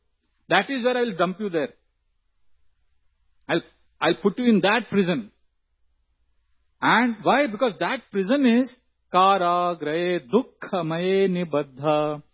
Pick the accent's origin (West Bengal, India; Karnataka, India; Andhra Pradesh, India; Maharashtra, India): Karnataka, India; Udupi; I'm from Udupi, a small place in South Karnataka.